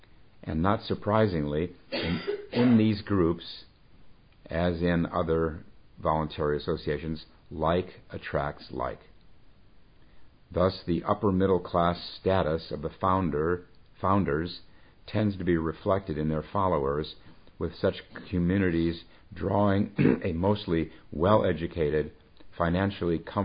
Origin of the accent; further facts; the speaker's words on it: Midwest, United States; accent: Midwestern; used to kid me about my Midwest accent, by the way.